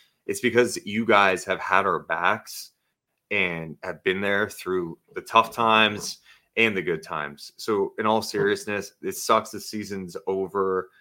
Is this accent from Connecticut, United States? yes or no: no; Sacramento, California, United States; the fact that I'm still able to do this and I'm in my hometown, Sacramento, doing it, I don't take that shit for granted at all.